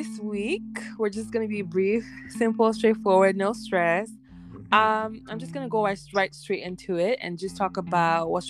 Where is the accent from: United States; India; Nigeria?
Nigeria; especially in Nigeria, my home country.